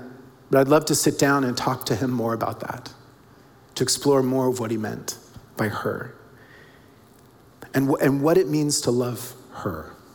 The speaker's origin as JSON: {"language": "English", "country": "United States", "tie": "born or raised there", "said": "I grew up in the United States, obviously, and have four grandparents that were all from Oklahoma, and one was from Tennessee."}